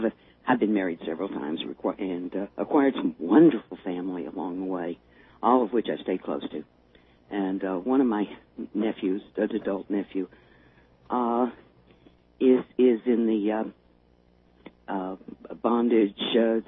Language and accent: English; Texas, United States; Now, you remember, originally I'm from Texas.